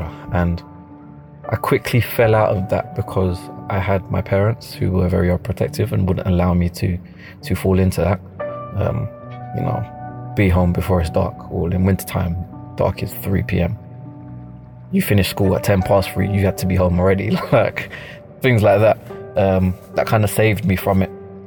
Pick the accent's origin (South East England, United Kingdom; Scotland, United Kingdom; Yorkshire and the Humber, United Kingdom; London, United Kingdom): London, United Kingdom; I grew up in South London